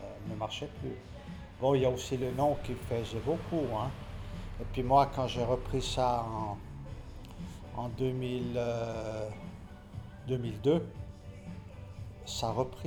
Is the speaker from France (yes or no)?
no; Renan, Bern, Switzerland; je suis un enfant de Renan, j'ai grandi à Renan, et puis la mentalité, je la connais. C'est une mentalité un peu spéciale parce que c'est beaucoup ouvrier